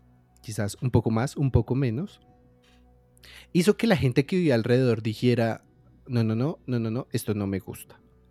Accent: Bogotá, Colombia; Porque es que ese punto fue tan neurálgico para nosotros como bogotanos

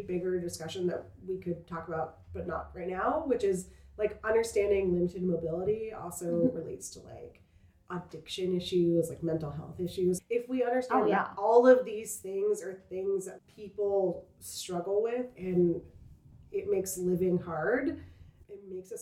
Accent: the South, United States; And I'm from the South, so a lot of my friends went there.

